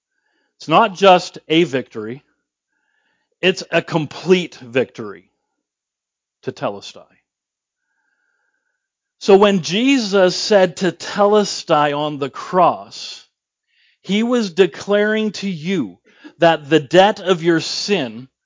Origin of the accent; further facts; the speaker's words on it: Canada; But then again, we are Canadian, and I don't know that we are truly a Pentecostal church.